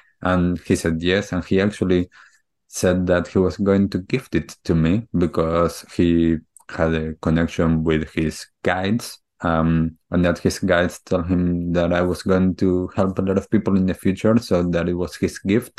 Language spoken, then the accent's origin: English; Argentina; different traditions that wasn't what I grew up with back in Argentina